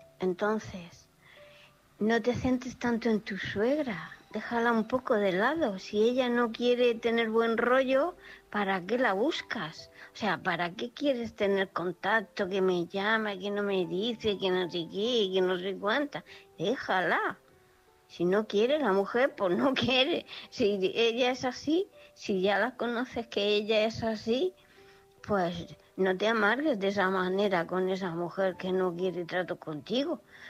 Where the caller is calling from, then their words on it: Murcia, Region of Murcia, Spain; de Murcia.